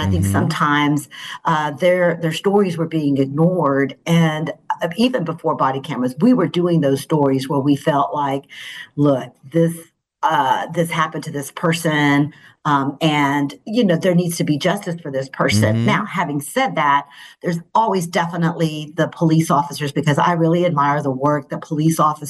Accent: Odessa, Texas, United States; I grew up in Odessa, you know, Friday Night Football, Mojo, all of that.

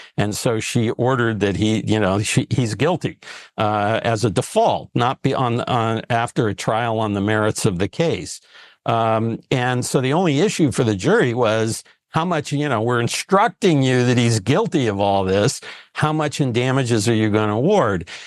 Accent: California, United States; now in New York, United States; I'm a Californian, so

